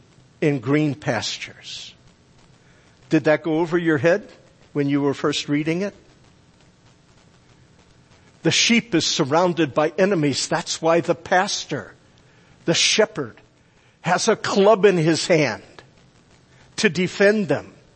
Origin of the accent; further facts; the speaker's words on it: Virginia, United States; No wonder I was brought up in Virginia to hate Abraham Lincoln.